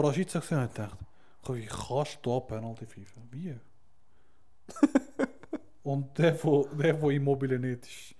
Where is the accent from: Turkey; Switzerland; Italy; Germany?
Turkey; German is a second language; das ist so nur bei uns in Türkei ist das so.